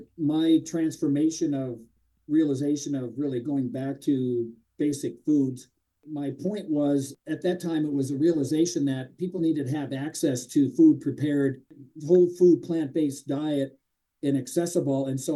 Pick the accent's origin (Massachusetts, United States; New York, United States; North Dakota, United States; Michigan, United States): North Dakota, United States; Grand Forks; Forks, North Dakota, right in the middle of the mecca of health.